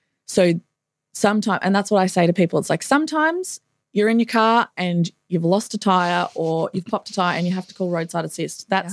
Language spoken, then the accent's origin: English; Victoria, Australia; I'm originally from Victoria